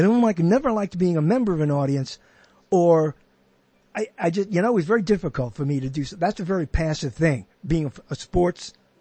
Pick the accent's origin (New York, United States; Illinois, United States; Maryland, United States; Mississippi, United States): New York, United States; I was forced to in junior high school in New York, where I grew up in New York.